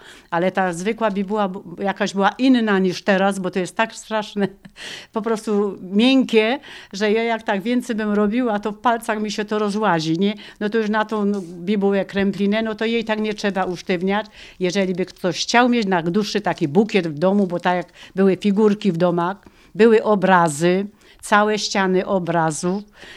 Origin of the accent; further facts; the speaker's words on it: Skawica, Lesser Poland, Poland; Jestem ze Skawicy, gmina Zawoja.